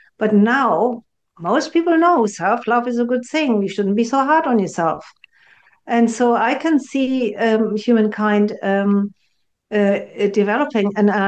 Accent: Germany; now in United Kingdom; I live in the UK, I think the UK is a particularly compassionate country, you know, compared to my home country, which is Germany

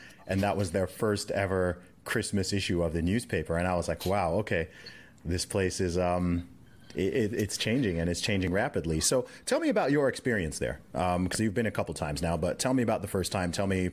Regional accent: Saudi Arabia; moved away as an adult; when I grew up in Saudi Arabia, of course, this is from the mid to late 80s until 2007.

